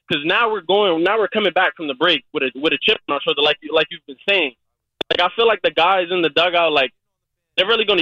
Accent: New Jersey, United States; And then it's funny because I'm from Jersey.

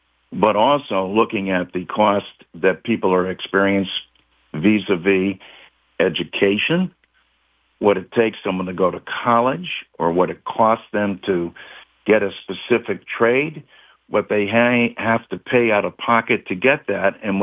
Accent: East Hartford, Connecticut, United States; the very people that I grew up with in East Hartford. These are blue-collar towns and blue-collar workers

